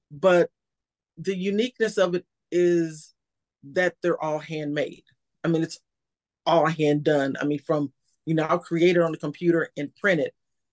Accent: Texas, United States; now in Georgia, United States; You know, I'm from Texas. So I live in Georgia, but I'm from Texas. So, you know, I'm deep in the heart of all eyes on Texas.

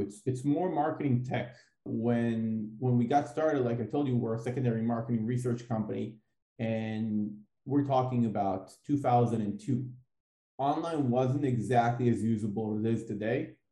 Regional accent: Israel; I'm from Israel

